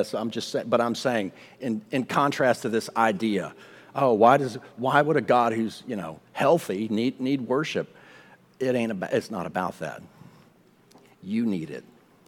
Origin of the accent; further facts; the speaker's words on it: the South, United States; I'm a Southerner, bless their hearts.